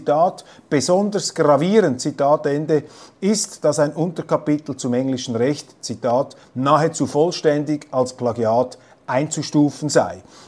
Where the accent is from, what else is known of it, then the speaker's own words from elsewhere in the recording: Switzerland; Ich will da auch nicht als Schweizer sozusagen reintrampeln in diese Befindlichkeiten